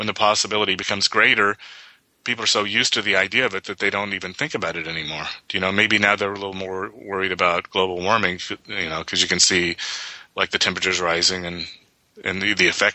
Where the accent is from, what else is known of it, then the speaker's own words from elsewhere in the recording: United States; I'm from America. We're the most optimistic people the world has ever known.